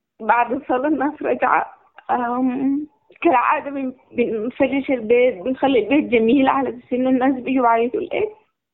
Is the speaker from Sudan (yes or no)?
yes; Khartoum, Sudan; moved away as an adult; now in Nairobi, Kenya; من السودان. من السودان الخرطوم. حاليا في نيروبي بعد الحرب.